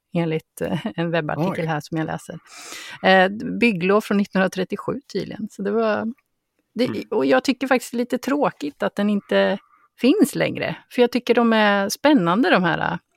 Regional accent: Karlskoga, Örebro County, Sweden; vi hade en i Karlskoga, där jag kommer ifrån.

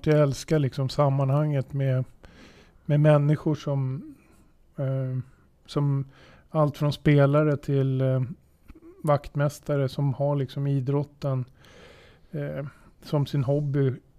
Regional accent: Södertälje, Stockholm County, Sweden; om man är född och uppväxt i Södertälje då, och har det här uppdraget

